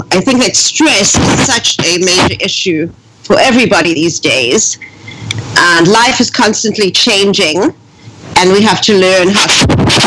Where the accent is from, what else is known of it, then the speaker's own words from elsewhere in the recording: South Africa; I grew up in South Africa towards the last years of apartheid. So it was a very stressful time.